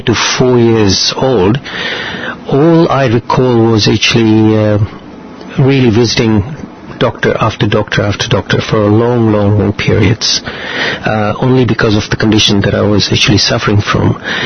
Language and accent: English; Kampala, Central Region, Uganda; born there; I was born in Kampala with severe asthma.